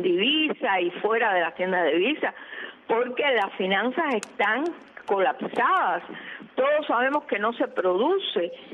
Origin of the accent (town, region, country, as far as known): Cuba